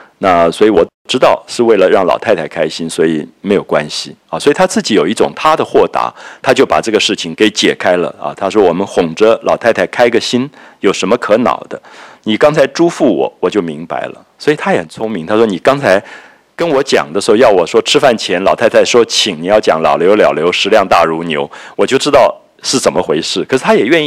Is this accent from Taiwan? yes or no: yes; Taiwan; 我想我童年的时候在台湾也都还看到这样的场面的